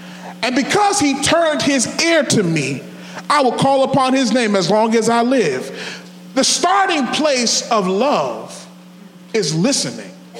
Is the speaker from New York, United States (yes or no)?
yes; Brooklyn, New York, United States; When I was growing up in Brooklyn, not too far from here, I used to play for a lot of churches.